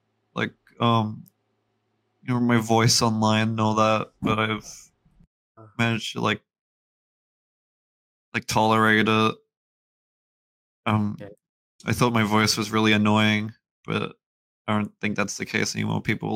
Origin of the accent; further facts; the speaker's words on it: Australia; I don't talk with an American accent. I'm Australian, actually.